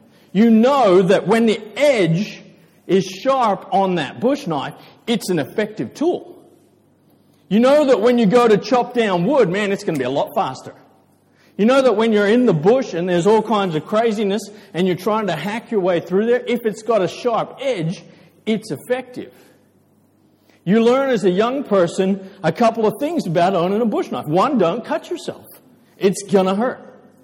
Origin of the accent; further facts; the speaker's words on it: Sepik, Papua New Guinea; I grew up in Sepik Village. I was given a bush knife when I was this tall.